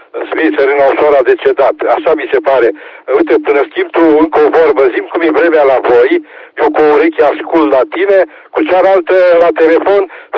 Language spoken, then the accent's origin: Romanian; Timișoara, Timiș County, Romania; din Timișoara și te rog frumos, spune-mi de unde ești